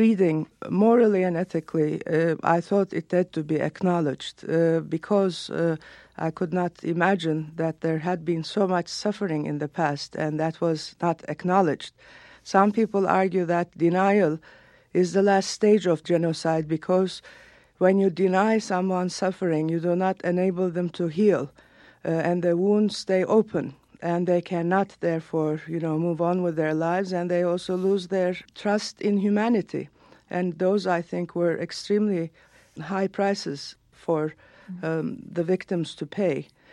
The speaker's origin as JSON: {"language": "English", "country": "Turkey", "tie": "born or raised there", "said": "I was born and raised in Turkey and I got all my education there."}